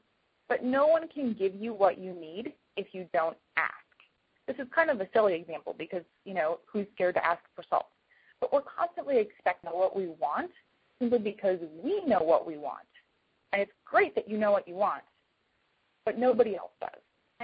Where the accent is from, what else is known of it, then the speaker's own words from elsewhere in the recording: Midwest, United States; Now, keep in mind that I'm from the Midwest. We invented passive-aggressive tendencies